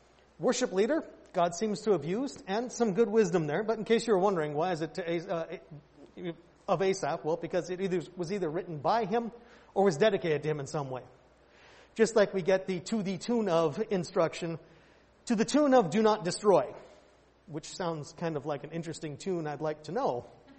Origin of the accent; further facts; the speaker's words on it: United States; As an American, as a sports fan, I can't stand sore losers.